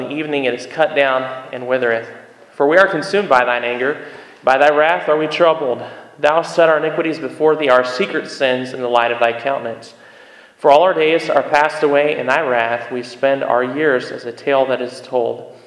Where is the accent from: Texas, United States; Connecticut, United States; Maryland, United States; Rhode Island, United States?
Maryland, United States; also born or lived in Kansas; Because I was born in Kansas, but grew up, most of my life's been in Maryland.